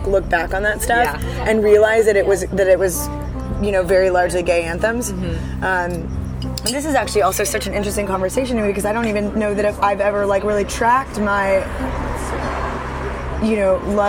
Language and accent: English; Toronto, Ontario, Canada; also born or lived in Dallas, United States; So I moved to Dallas. I was born there, lived there for like 2 years. Then we moved to Toronto.